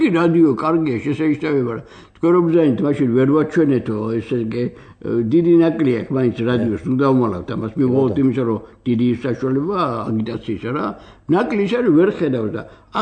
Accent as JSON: {"language": "Georgian", "region": "Guria", "country": "Georgia", "said": "ეხლა ბუნები ცოტა დაუდგრომელი კაცი ვარ და გურული ვარ"}